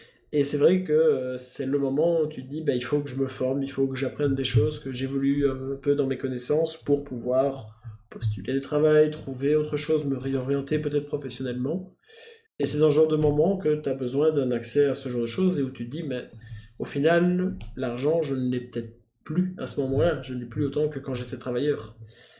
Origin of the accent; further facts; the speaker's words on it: Belgium; parce que moi je suis belge, hein, tout le monde doit commencer à savoir